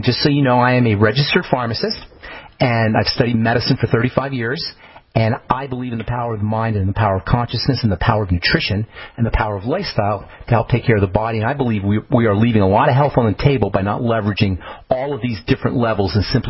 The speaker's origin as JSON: {"language": "English", "region": "New York", "country": "United States", "said": "I'm from New York, and it's the belly of the beast of the medical model."}